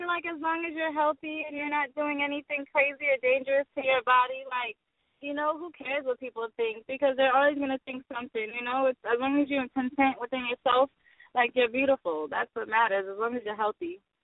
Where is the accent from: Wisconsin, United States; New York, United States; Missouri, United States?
New York, United States; I mean, you know, like I said, I grew up in New York, so it was very adventurous. Like, you know, riding the subway was an experience.